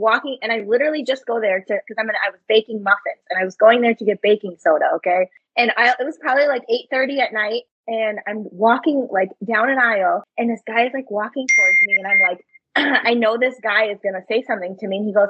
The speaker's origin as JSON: {"language": "English", "town": "St. Paul", "region": "Minnesota", "country": "United States", "said": "I'm from St. Paul. So it's like, you know, like I don't judge people from St. Paul in any sense. I'm a St. Paul girl."}